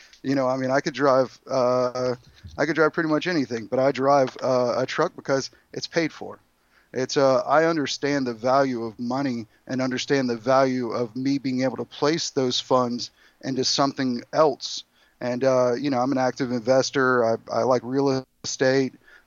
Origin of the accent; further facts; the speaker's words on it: Alabama, United States; I'm from South Alabama. So like my family, they were farmers, but they were also merchants.